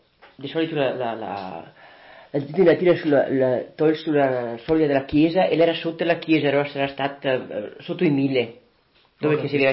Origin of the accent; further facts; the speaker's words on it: Zortea, Trentino-Alto Adige, Italy; born there; now in Canal San Bovo, Italy; Mi sono nata a Zortea e adesso però ho le 40 anni che sono a Canal. Sono stata anche all'estero, ho 9 anni.